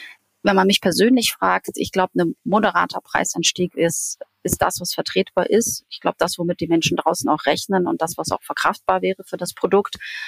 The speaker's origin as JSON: {"language": "German", "town": "Gdansk", "region": "Pomeranian Voivodeship", "country": "Poland", "tie": "born there", "said": "Ich bin ja geborene Hanseatin, aber in Danzig."}